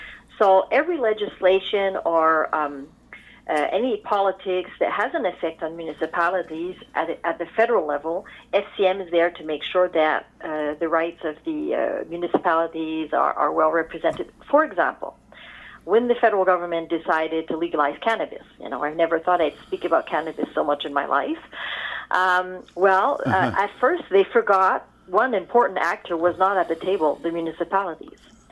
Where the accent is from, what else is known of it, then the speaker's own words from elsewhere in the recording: Quebec, Canada; I will speak more in French than in English because I'm from Quebec and I make a point of it.